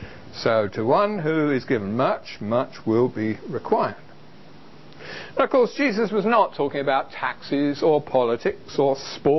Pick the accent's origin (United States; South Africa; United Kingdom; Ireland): United Kingdom; and being British we moan about the weather